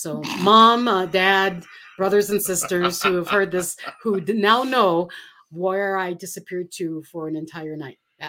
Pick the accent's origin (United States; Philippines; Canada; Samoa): Philippines; I was like 16. I grew up in the Philippines.